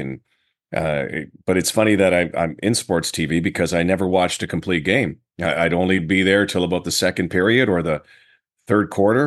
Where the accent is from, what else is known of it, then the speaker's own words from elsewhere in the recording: Winnipeg, Manitoba, Canada; I'm from the prairies. So I'm being from Winnipeg in a suburb just east of downtown in a place called Transcona.